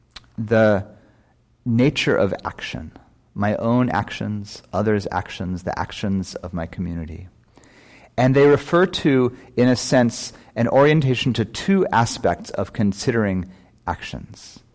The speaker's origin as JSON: {"language": "English", "region": "California", "country": "United States", "said": "And of course, as a Californian, you know, in the era of Brené Brown and the anti-shame self-empowerment world"}